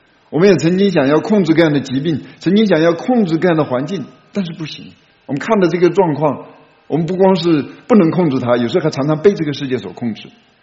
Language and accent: Chinese; China; 有的这个我们中国人说这个吃一堑长一智哈啊